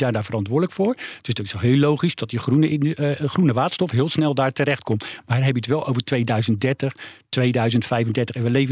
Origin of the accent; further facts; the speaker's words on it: Netherlands; En uiteindelijk, ja, wij zijn ook gewoon Nederlanders.